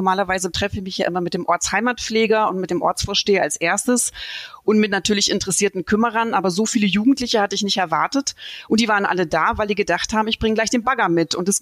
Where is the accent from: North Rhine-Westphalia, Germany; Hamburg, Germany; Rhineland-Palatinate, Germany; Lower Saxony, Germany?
North Rhine-Westphalia, Germany; moved away as an adult; now in Berlin, Germany; Ich komme ja eigentlich aus dem Dorf in Nordrhein-Westfalen und habe dort sozusagen eher fluchtartig das Landleben verlassen nach dem Abi, um sozusagen in die große Stadt zu ziehen.